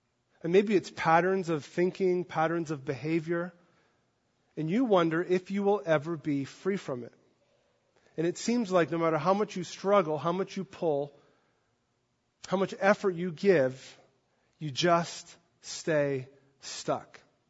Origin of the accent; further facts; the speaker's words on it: Canada; So I grew up really on the Bay of Fundy. So from where my house was, where we lived, I could see the Bay of Fundy, the salt water